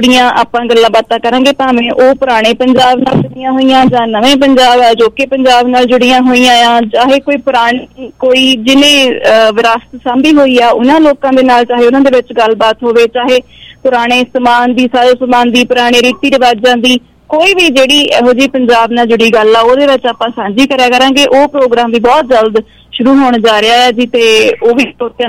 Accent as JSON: {"language": "Punjabi", "region": "Punjab", "country": "India", "said": "ਉਹ ਕਹਿੰਦੇ ਤੁਸੀਂ ਮਾਲਵੇ ਦੇ ਆ, ਮੈਂ ਕਿਹਾ ਜੀ ਨਹੀਂ ਮੈਂ ਦੁਆਬੇ ਦੀ ਹਾਂ"}